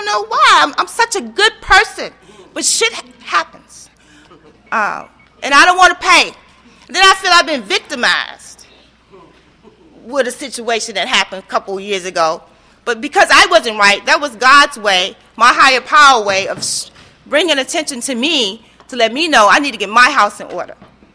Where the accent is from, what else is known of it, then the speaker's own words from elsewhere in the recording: New York, United States; I'm from New York, by the way. So don't get stuck on anything that's the outer shell of me, okay, how I talk or any of that. Because when I get real nervous, the New Yorker really going to come out